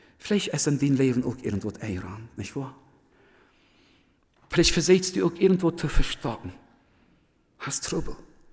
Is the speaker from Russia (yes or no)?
yes; Russia; German is a second language; Ich dachte, so viel Deutsch kann ich nicht. Wie Deutsch wie bei uns in Russland, wie dort eine Fremdsprache.